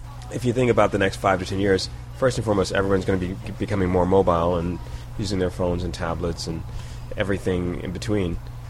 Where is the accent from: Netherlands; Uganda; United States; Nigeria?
United States; Washington, District of Columbia; I grew up in Washington, D.C., mainly between DuPont Circle, which is where our family had a business, and up in an area called Shepherd Park, off of Rock Creek Park.